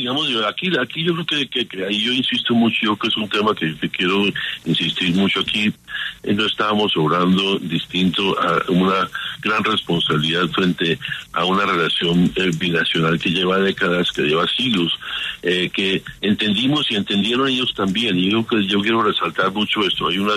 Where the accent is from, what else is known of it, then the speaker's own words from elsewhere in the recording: Colombia; fue nuestro trabajo como colombianos